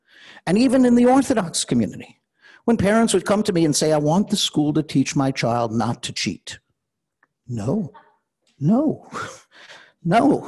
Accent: United States; look, I come from America.

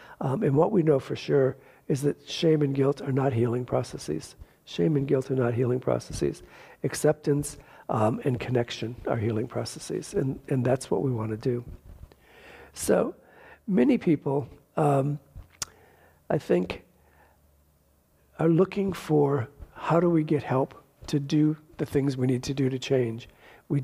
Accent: Detroit, Michigan, United States; as a little gay boy growing up in Detroit in the 50s and 60s

